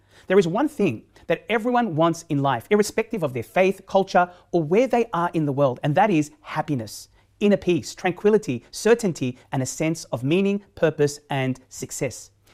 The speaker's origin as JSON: {"language": "English", "town": "Sydney", "region": "New South Wales", "country": "Australia", "tie": "born or raised there", "said": "in person from my hometown city of Sydney, that is heavily populated with multicultural Muslims."}